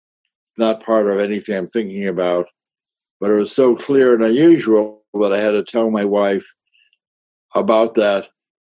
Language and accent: English; Chicago, Illinois, United States; That was a meaningful dream for me because I grew up in Chicago. I knew that area very well. My father had a bookshop on Dearborn Street.